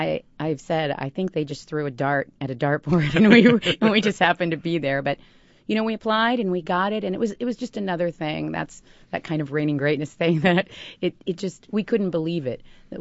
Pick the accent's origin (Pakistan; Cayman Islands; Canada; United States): United States; Indianapolis, Indiana; So, quick history. I was born and raised in Indianapolis